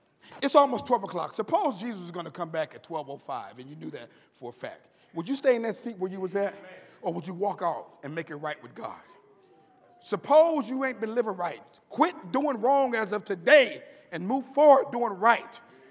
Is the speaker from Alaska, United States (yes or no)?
no; Seattle, Washington, United States; I'm from Seattle, Washington. I'm a member of the Tuckawilla Church of Christ.